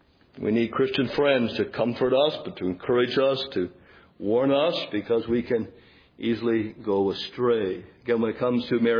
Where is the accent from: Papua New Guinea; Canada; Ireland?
Canada; now in United States; I remember the first time I came from Canada to America